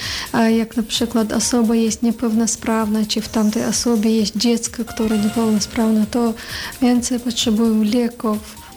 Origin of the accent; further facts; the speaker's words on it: Chechnya, Russia; moved away as an adult; now in Poland; Ja jestem z Czeczenii. Przyjechałam do Polski 5 lat temu, otrzymałam kartę pobytu ochrony uzupełniającej